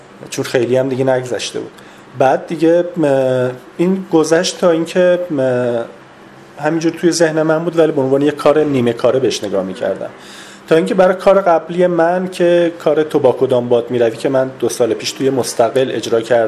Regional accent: Shiraz, Fars, Iran; چون من خودم اهل شیراز هستم

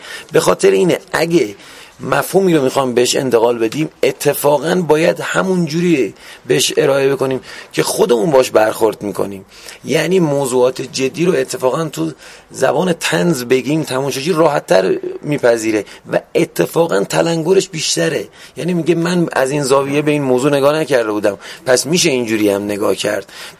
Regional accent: Lorestan, Iran; چون من خودم بچه لرستان هستم،

